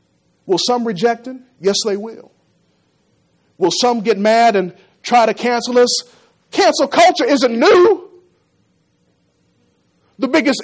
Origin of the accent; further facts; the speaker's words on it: Texas, United States; born there; Yes, I was born in Texas. Yes, I'm an American citizen